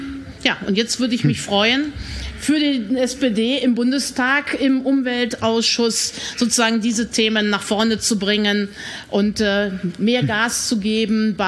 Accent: Cologne, North Rhine-Westphalia, Germany; Ich bin 53 Jahre alt. Ich bin ein Eschkölsch-Mädchen. Ich bin in Baiental geboren, wohne heute im schönen Nippes

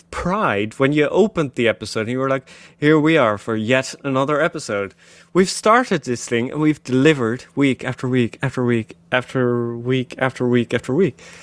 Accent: Netherlands; I'm from Netherlands, the guys that never could be together, you know.

